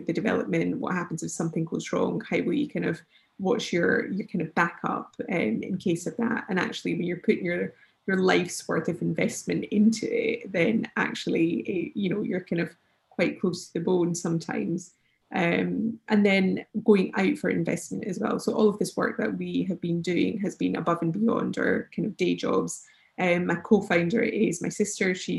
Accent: Scotland, United Kingdom; now in United States; So from the UK, and especially being Scottish, we're very, very self-deprecating.

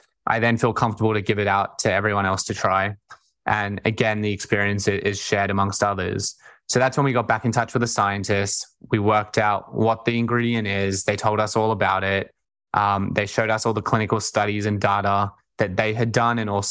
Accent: Sydney, New South Wales, Australia; accent: Australian; I grew up in Sydney, Australia, hence the accent.

